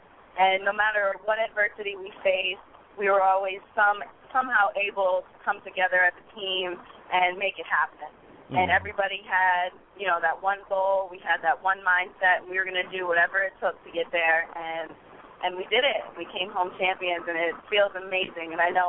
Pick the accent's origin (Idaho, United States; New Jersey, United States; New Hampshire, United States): New Hampshire, United States; Portsmouth; now in Hearst, United States; I'm number 8, and I grew up, was born and raised in Portsmouth, New Hampshire, but I reside in Hearst, Texas.